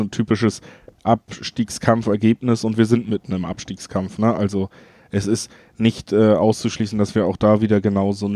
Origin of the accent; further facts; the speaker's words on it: Cologne, North Rhine-Westphalia, Germany; ich komme ja selber aus Köln